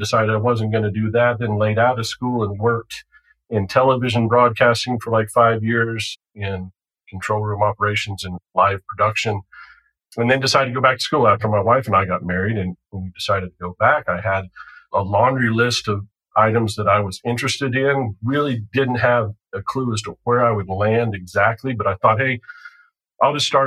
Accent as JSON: {"language": "English", "town": "Roswell", "region": "Georgia", "country": "United States", "tie": "born or raised there", "said": "So I was raised here in Roswell, where our firm is now."}